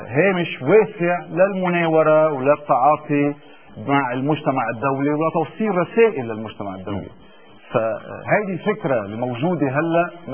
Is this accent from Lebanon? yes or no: yes; Lebanon; لانه اليوم رئيس الجمهوريه اللي عم بيكون موجود عندنا بلبنان